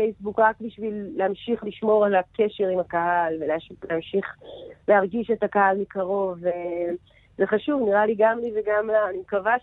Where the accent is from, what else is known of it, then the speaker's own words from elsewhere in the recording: Jerusalem, Jerusalem District, Israel; קודם כל, גדלתי בירושלים, באמת בנחלאות, וזכיתי לגדול פה ולחיות פה כל החיים שלי